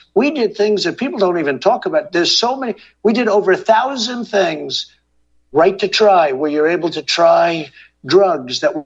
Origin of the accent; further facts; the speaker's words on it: New York, United States; I was from New York. I knew everybody in New York.